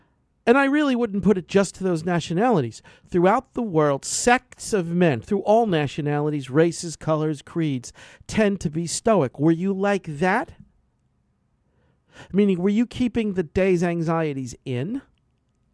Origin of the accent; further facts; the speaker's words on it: Brooklyn, New York, United States; Growing up in Brooklyn, we would go to the bar.